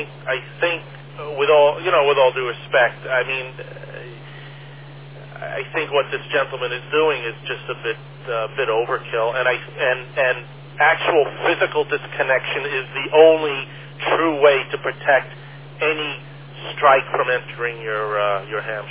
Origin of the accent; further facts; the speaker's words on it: Midwest, United States; Now, of course, I'm approaching this as a Midwesterner, I guess you can say